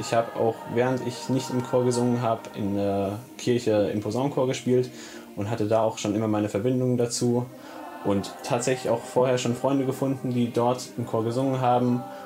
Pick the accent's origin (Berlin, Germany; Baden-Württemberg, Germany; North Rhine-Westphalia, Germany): Baden-Württemberg, Germany; Weinheim; Und wir kommen alle aus Weinheim, gehen dort an verschiedene Schulen